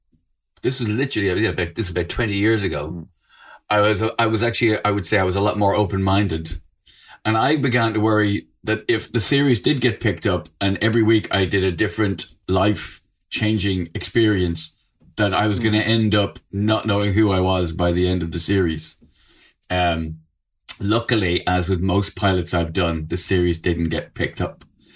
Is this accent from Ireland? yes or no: yes; Ireland; now in United Kingdom; I'm a comedian from Ireland who lives in England and is coming to Australia.